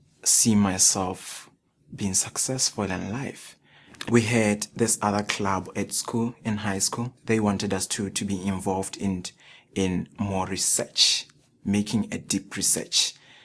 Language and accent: English; Botswana; I come from Botswana.